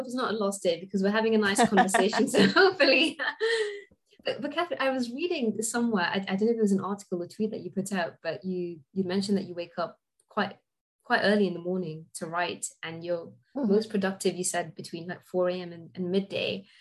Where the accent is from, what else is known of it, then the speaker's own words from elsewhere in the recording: Gibraltar; when I was raised in Gibraltar